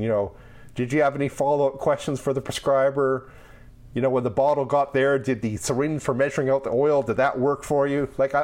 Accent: Pinawa, Manitoba, Canada; On the line today, we have Tyler Thomas from my hometown of Pinawa, Manitoba.

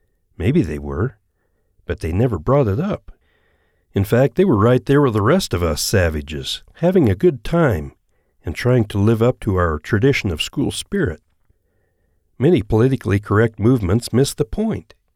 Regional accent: Idaho, United States; Right now, in my hometown up in Idaho, there are a few folks trying to get that school mascot changed.

